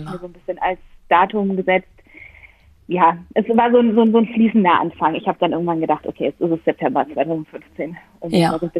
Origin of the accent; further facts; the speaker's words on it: Freiburg, Baden-Württemberg, Germany; Ich komme aus Freiburg